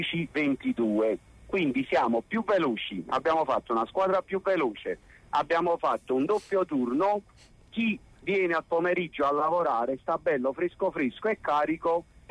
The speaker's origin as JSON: {"language": "Italian", "town": "Naples", "region": "Campania", "country": "Italy", "said": "noi che siamo napoletani come loro"}